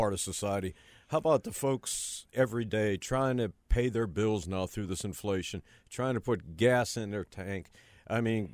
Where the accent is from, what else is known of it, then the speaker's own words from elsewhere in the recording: United States; I mean, gosh, I'm an American.